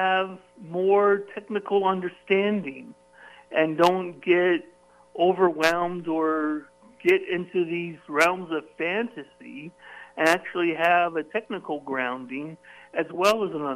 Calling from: California, United States; From Silicon Valley.

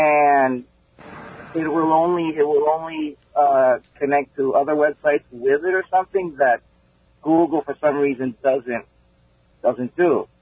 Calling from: The Bronx, New York, United States; The Bronx.

